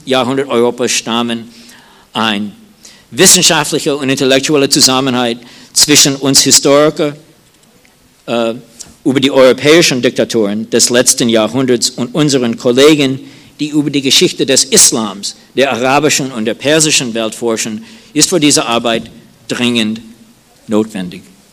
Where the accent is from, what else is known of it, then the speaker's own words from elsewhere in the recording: Washington, District of Columbia, United States; New York City und Washington D.C., meine Heimat